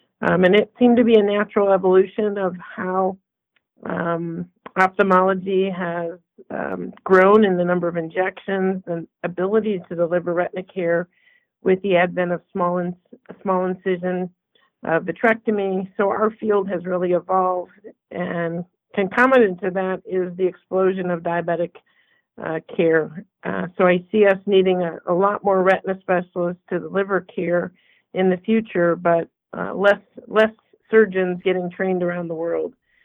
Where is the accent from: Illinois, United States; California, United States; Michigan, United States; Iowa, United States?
Michigan, United States; So my practice, because I grew up in Michigan, was in Grand Blanc, which is outside of Flint, Michigan